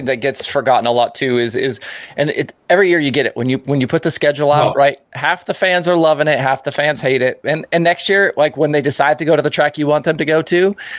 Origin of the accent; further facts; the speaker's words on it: Oregon, United States; because obviously I'm from Oregon, so I grew up out there